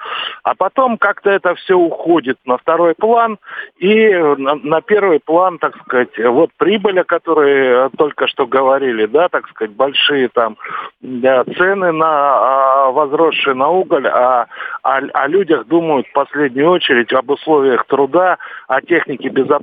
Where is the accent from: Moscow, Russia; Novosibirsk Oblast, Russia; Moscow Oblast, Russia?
Novosibirsk Oblast, Russia; Novosibirsk; Кемеровская область, ну, входит в мой округ просто, я сам из Новосибирска.